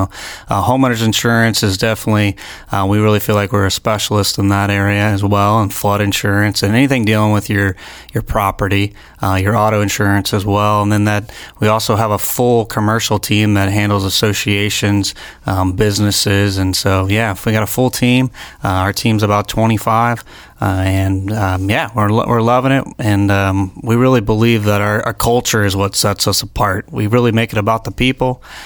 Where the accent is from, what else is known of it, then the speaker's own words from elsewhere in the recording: Fort Myers, Florida, United States; Yeah, so I'm a local guy. I was born and raised right here in Lee County or whatnot